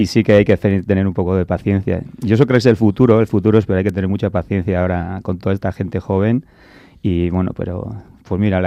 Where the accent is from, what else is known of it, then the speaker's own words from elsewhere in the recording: Bergara, Basque Country, Spain; now in San Sebastián, Spain; yo vengo de Vergara. En Vergara pues había aprendido solo lo que era el baile mucho, muy tradicional. Vine a Donosti con la excusa de estudiar